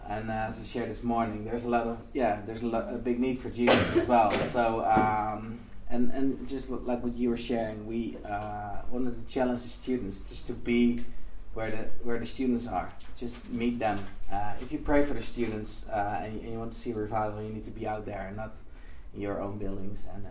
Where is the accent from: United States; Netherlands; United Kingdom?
Netherlands; Yeah, so we we are from the Netherlands